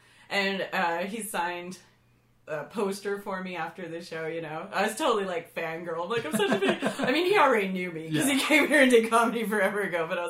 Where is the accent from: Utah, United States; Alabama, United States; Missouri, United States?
Utah, United States; because I always bring up that I'm from Utah, and I always kind of talk about it, because I write these Mormon jokes